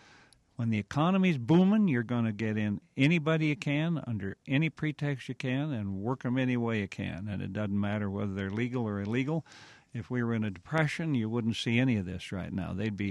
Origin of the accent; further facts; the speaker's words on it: Wyoming, United States; I'm from Wyoming.